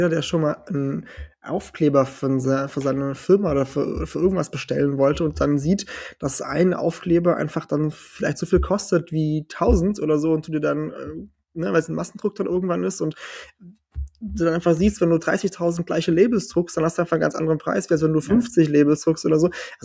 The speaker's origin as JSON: {"language": "German", "country": "Portugal", "tie": "born or raised there", "moved": "as an adult", "lives_now": "Germany", "said": "ich bin in Portugal aufgewachsen. Also ich im 6. Lebensjahr sind meine Eltern ausgewandert nach Portugal und ich war bis zu meinem 21. Lebensjahr dort."}